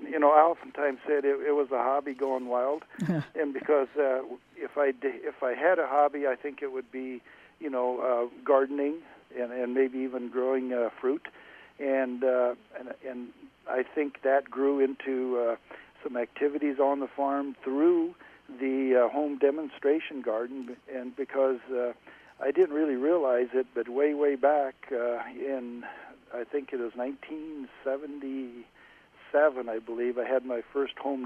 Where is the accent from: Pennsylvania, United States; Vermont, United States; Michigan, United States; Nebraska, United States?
Nebraska, United States; I grew up in East Central Nebraska on a farm, and I was a ninth child in a family of 14 children